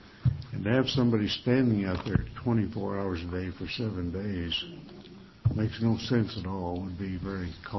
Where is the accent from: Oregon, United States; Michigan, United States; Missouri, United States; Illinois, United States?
Oregon, United States; Florence; I'm from Florence, Oregon.